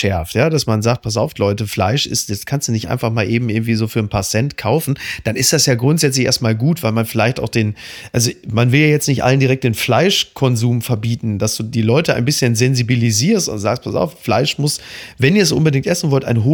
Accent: Castrop-Rauxel, North Rhine-Westphalia, Germany; ich komme aus Castrop-Rauxel, die ganze Stadt ist voller Geissens, nur mit weniger Geld.

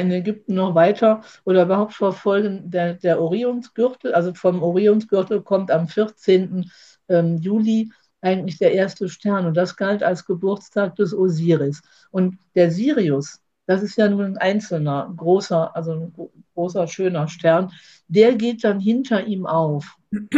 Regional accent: Rhineland, Germany; auch als Rheinländerin sowieso

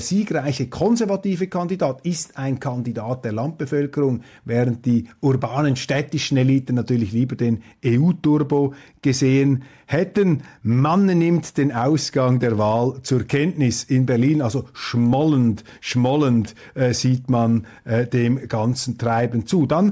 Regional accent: Switzerland; Und das sage ich als Schweizer.

